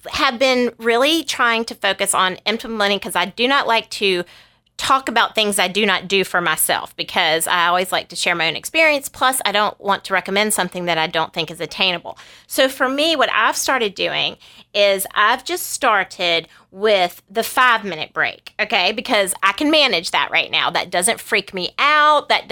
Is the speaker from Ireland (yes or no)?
no; Southern United States, United States; accent: Southern; I'm never going to pronounce this right because my Southern accent's going to kill it